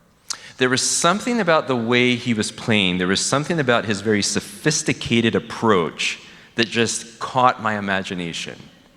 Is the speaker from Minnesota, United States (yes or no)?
no; Temple, Texas, United States; So, first of all, I'm from Temple, Texas, which it's a town of about 80 to 85,000 people on Interstate 35. It's the heart of Texas.